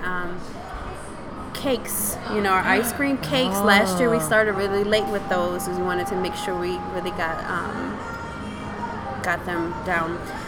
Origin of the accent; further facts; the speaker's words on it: New Orleans, Louisiana, United States; now in Hartford, United States; So, you know, as you mentioned before, I'm from New Orleans. Mm-hmm. It will always be home. However, this is my new home, right?